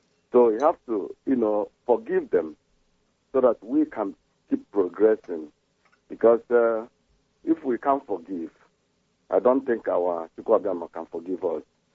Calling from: Manchester, North West England, United Kingdom; I'm calling from Manchester.

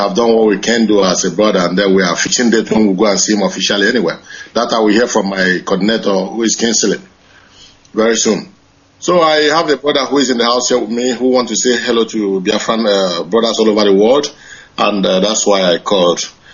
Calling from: Dublin, Leinster, Ireland; I'm calling from Ireland, Dublin.

